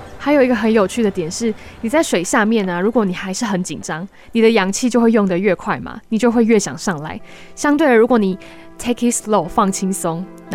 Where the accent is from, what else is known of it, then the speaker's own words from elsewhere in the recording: Hengchun, Pingtung County, Taiwan; 上次啊，和小子一起带大家认识我的家乡恒春半岛